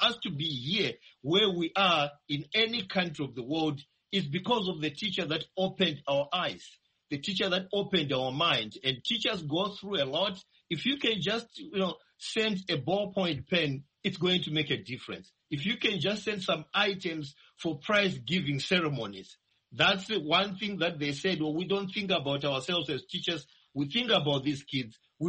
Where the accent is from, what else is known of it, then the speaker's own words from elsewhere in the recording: Masvingo, Zimbabwe; I come from Masingo province, Murinye area, just after Kayo Demo, the rural areas that are there. That's why, you know, I grew up.